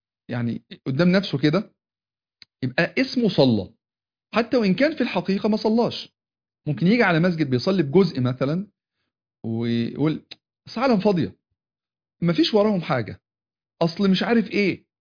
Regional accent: Egypt; احنا كشعب مصري كده شعب دمه خفيف،

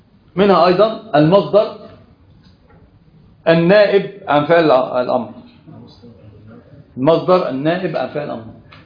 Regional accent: Egypt; عندنا في مصر الحمد لله زوجوه وخلف منها عنتر بنت عنتر

